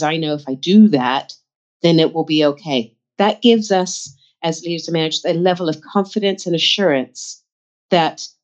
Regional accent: Texas, United States; moved away as an adult; now in London, United Kingdom; So, yes, I grew up in the States, in Texas. My family's from Florida, but I've lived here in London now for 24 years.

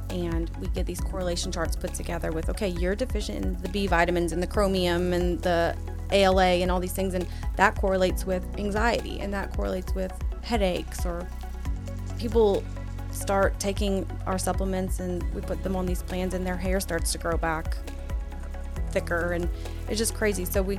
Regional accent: Grand Coteau, Louisiana, United States; now in Lafayette, United States; I'm originally from Grand Coteau, but I live here in Lafayette.

